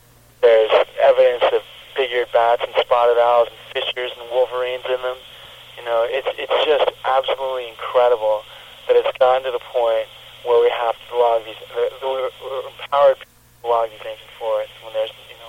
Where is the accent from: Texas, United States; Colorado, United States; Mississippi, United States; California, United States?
California, United States; I'm originally Californian, in an area that's right next to some of the last redwoods down in Sonoma County.